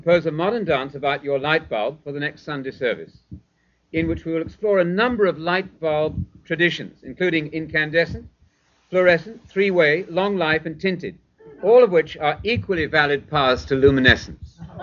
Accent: Alabama, United States; well, what's that funny accent you have? And it's strange, you know, where are you from? I say, well, I'm from Alabama.

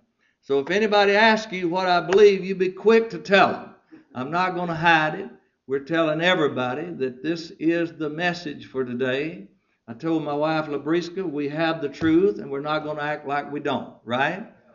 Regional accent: Balcomville, Louisiana, United States; I'm from Balcomville, Louisiana. That's 3 miles out past the paper mill. It used to flood all the time. Our house flooded. Our church flooded.

